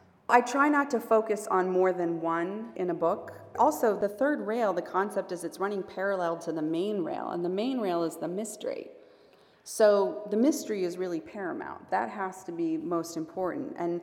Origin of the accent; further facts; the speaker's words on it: Marblehead, Massachusetts, United States; I grew up in Marblehead, which is on the North Shore, north of Boston, and my parents both worked in the city.